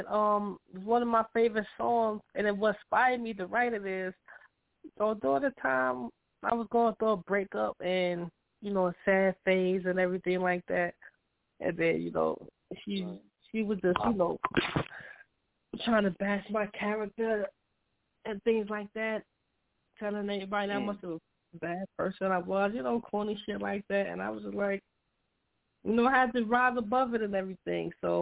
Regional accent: Brooklyn, New York, United States; Well, you know, for starters, I'm from Brooklyn, New York.

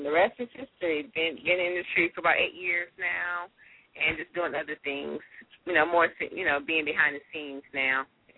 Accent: Los Angeles, California, United States; Born and raised in South Central.

